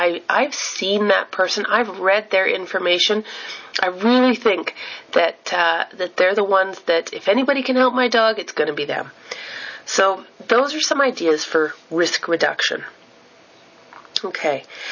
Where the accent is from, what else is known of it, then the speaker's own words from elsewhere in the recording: Canada; oh, I'm Canadian, think about a hockey player, right?